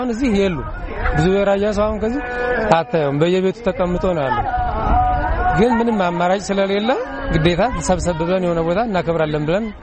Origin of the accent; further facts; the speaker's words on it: Kobo, Amhara, Ethiopia; now in Dessie, Ethiopia; የመስቀልን በዓል በተወለድንበት ቦታ ወይም እንደ ራያ ቆቦ እጅግ በጣም አሪፍ አድርገን ነው የምናከብር የነበረው።